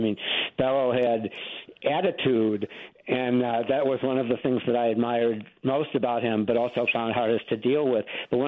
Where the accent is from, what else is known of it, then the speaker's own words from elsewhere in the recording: Evanston, Illinois, United States; Yeah, I really did. And Evanston High School was, at that time when I was there, was the number one high school in America.